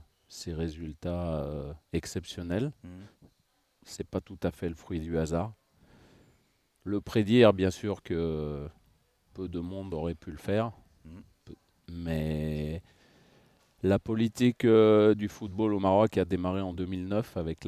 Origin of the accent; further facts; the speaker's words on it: France; born there; Je suis français, je suis né en France, j'ai un passeport français